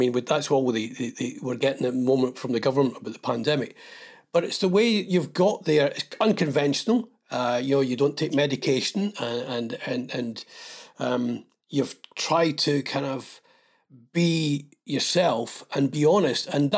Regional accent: Scotland, United Kingdom; I'm from Ayrshire, but there was always this kind of Scottish thing

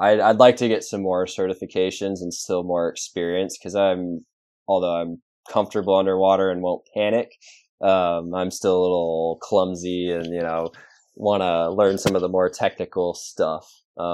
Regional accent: Florida, United States; That whole kind of background of how I grew up in Florida and being on the reef snorkeling

